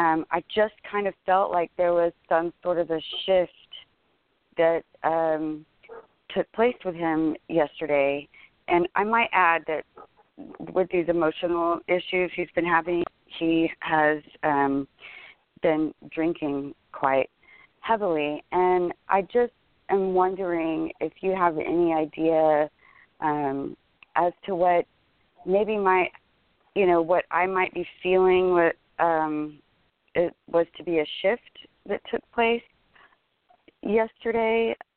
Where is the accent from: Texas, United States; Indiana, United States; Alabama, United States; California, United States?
Texas, United States; I'm from Texas. My birthday is April 4th. 1975